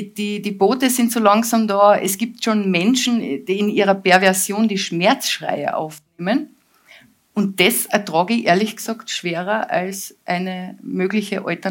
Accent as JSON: {"language": "German", "region": "Carinthia", "country": "Austria", "said": "Es hat eigentlich ausgereicht zu sagen, hallo, ich komme aus Kärnten."}